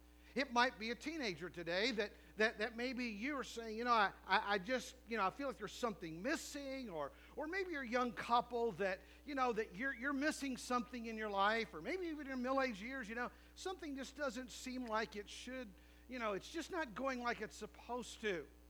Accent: West Virginia, United States; You know, when I was a kid growing up in West Virginia, we had this kid in our class

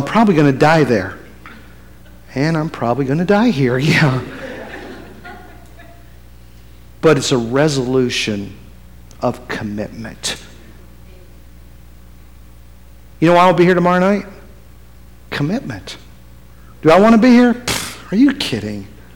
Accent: West Virginia, United States; now in California, United States; I'm scared to death because I grew up in West Virginia. We thought California, the whole state was Hollywood.

